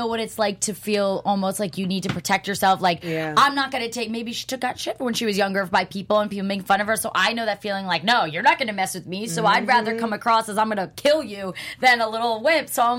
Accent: New Jersey, United States; I'm from Jersey. These people aren't from Jersey, so everyone needs to relax.

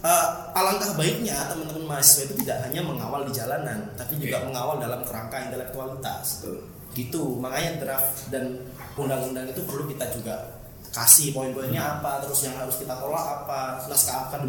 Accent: Probolinggo, East Java, Indonesia; Bukan asli sini saya, Mas. Saya asli Probolinggo.

